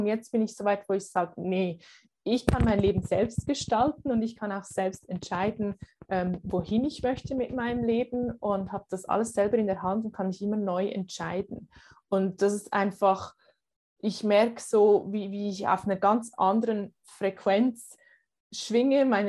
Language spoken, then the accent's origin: German; Switzerland; Aber sind wir mal ehrlich, gerade bei uns in der Schweiz, ja